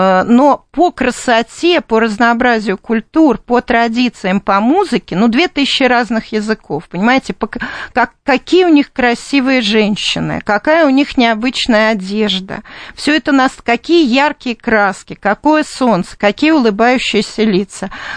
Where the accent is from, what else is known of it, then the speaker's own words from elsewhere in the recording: Russia; встретилась мне компания, и они говорят: «Вы откуда?» Я говорю: «Я из России». «О, Россия!»